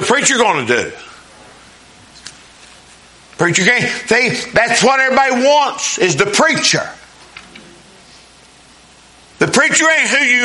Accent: United States; Y'all know that I'm an American. And y'all know that I'm patriotic.

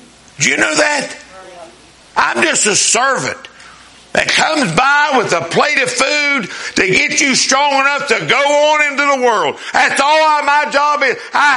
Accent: United States; Y'all know that I'm an American. And y'all know that I'm patriotic.

